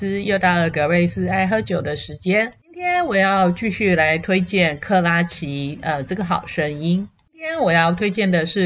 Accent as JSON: {"language": "Chinese", "region": "Tainan", "country": "Taiwan", "tie": "born or raised there", "moved": "yes", "lives_now": "United States", "said": "就像我虽然是台南出生长大，然后现在飘到美国"}